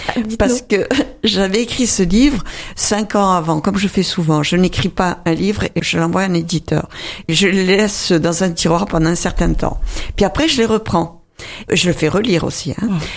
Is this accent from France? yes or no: yes; Montpellier, Occitanie, France; puisque moi je suis méditerranéenne. Je suis de Montpellier.